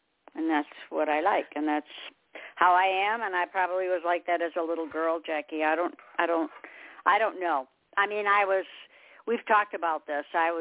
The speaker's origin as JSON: {"language": "English", "region": "Michigan", "country": "United States", "lives_now": "South Carolina, United States", "said": "I'm from Michigan, and I hated it, just hated it. And now, of course, everybody knows I'm in South Carolina."}